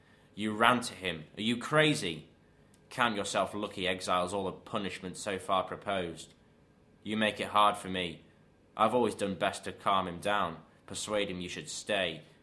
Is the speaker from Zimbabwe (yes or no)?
no; England, United Kingdom; of England. It's basically farmer county. It's just fields and houses. So I've lost quite a lot of my accent moving away